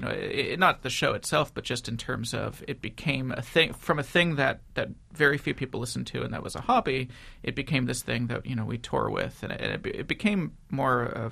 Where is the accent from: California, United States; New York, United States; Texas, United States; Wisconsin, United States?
California, United States; I grew up in Southern California in kind of the suburbs of L.A.